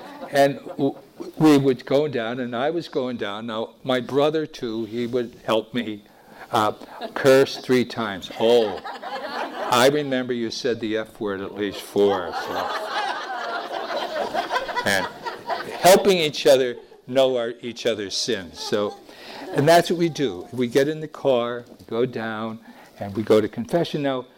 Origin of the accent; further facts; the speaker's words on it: Wilkes-Barre, Pennsylvania, United States; As a little child, when I was growing up in Wilkes-Barre, Pennsylvania, I was taught how to go to confession.